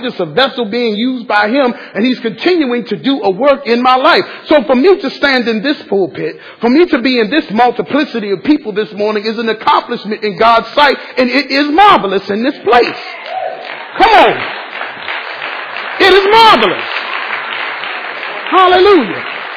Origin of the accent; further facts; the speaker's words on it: Washington, District of Columbia, United States; I grew up in Washington, D.C., grew up in Southeast Washington, born and raised. Holla. Born and raised.